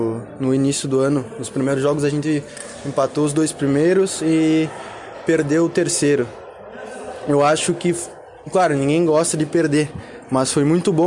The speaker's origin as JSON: {"language": "Portuguese", "town": "Ipê", "region": "Rio Grande do Sul", "country": "Brazil", "tie": "born or raised there", "said": "Eu sou natural da cidade de Ipê, perto de Antônio Prado, Caxias do Sul. Mais fácil dizer Caxias do Sul, que as pessoas conhecem melhor."}